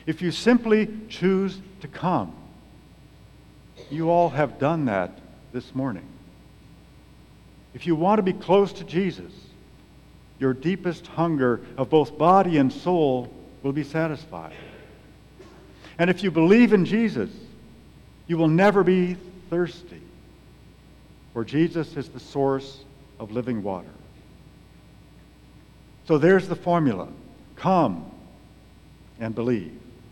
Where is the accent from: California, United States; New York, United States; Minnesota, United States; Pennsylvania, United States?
Minnesota, United States; Minneapolis; born there; Now, my father grew up in Wisconsin, and I was born in Minneapolis. So I come from a heritage of people who shovel snow.